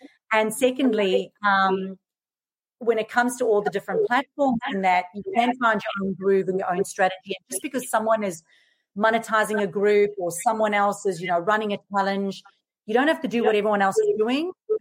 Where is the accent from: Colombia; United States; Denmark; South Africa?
South Africa; accent: mixed; moved away as an adult; now in Australia; So I'm originally from South Africa, so you'll notice this really mixed accent. Now I live in Australia. Moved here 13 years ago.